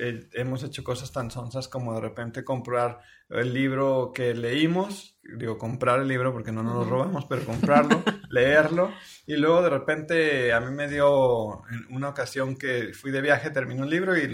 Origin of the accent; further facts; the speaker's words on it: Mexico; sobre todo si somos mexicanos.